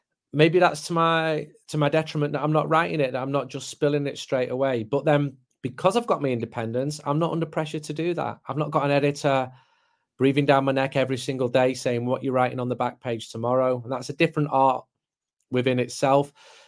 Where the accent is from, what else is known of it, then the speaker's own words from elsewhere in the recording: Manchester, North West England, United Kingdom; I spend a lot of time away from Manchester, even though I'm from Manchester.